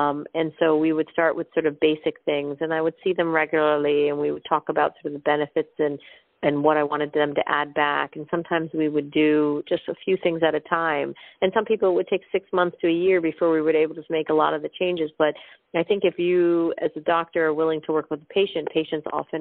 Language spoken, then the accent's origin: English; India; I'm Indian, so there's a lot of Indian food, a lot of lentils and grains.